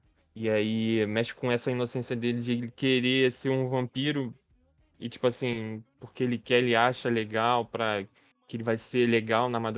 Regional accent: Rio de Janeiro, Brazil; eu como bom carioca, é a madrugada

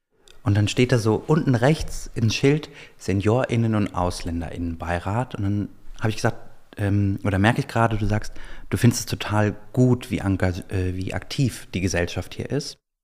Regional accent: Wiesbaden, Hesse, Germany; wenn ich in Wiesbaden was machen möchte, ich komme aus Wiesbaden

